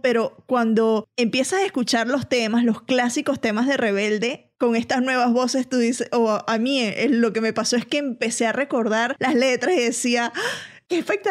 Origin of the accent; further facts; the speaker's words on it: Venezuela; porque además nuestros acentos, tú eres colombiana, yo soy venezolana.